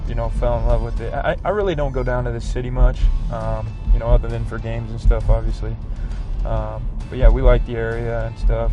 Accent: Abilene, Kansas, United States; I'm from Abilene, Kansas.

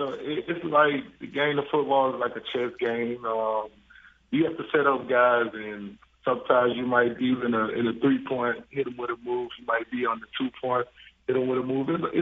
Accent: Pahokee, Florida, United States; I came from Pahokee, a small city, you know.

